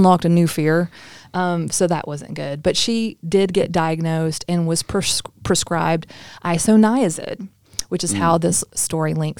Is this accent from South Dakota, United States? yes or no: no; Kentucky, United States; now in Pennsylvania, United States; I'm used to getting because I'm from Kentucky, especially when I moved to Pennsylvania.